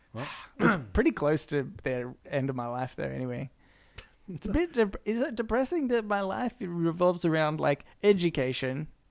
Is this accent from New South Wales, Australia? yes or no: no; Ferntree Gully, Victoria, Australia; We grew up in Ferntree Gully. Mm-hmm. My parents still live there.